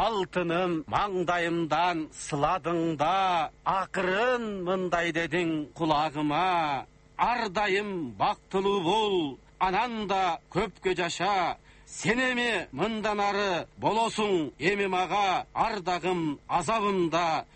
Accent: Tash-Kumyr, Jalal-Abad Region, Kyrgyzstan; Таш көмүр деген касиеттүү жер, себеби ал жерде кен чыгат. Таш көмүрдө менин балалыгым калган, таш көмүрдө менин жаштыгым калган.

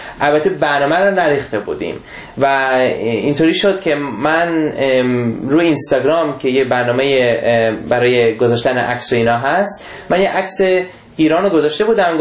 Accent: Germany; now in San Francisco, United States; و من در آلمان به دنیا اومدم و بزرگ شدم. 28 سالمه و تقریبا 4 ساله هست که من اینجا در آمریکا زندگی میکنم، در سان فرانسیسکو

